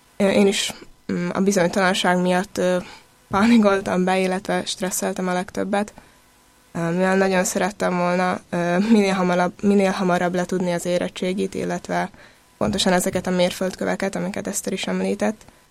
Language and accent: Hungarian; Dvory nad Žitavou, Nitra Region, Slovakia; és Udvardról jöttem.